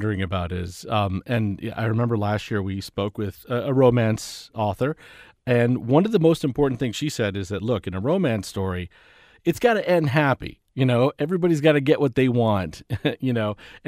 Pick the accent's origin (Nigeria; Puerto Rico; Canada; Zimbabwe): Puerto Rico; now in United States; When I arrived in Florida, I came from Puerto Rico.